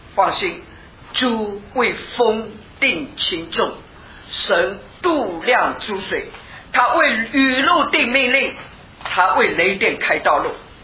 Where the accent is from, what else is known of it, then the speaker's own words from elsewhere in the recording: Fuzhou, Fujian, China; 我们福州人说摔一跤长三寸，摔一跤长三寸